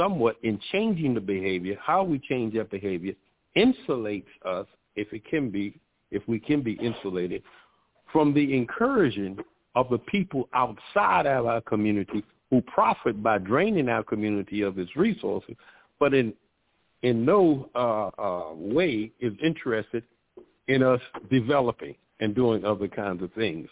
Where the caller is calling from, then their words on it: Florida, United States; Greetings. … I'm calling from South Florida.